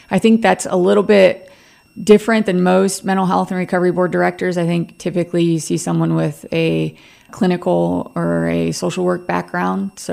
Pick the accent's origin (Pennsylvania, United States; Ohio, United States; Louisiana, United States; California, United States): Ohio, United States; Ashland; I was familiar with Wayne and Holmes because I grew up in Ashland. I live in Ashland.